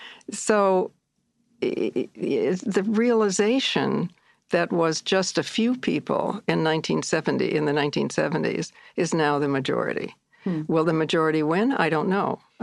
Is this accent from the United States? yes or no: yes; Midwest, United States; I'm a Midwesterner, like you.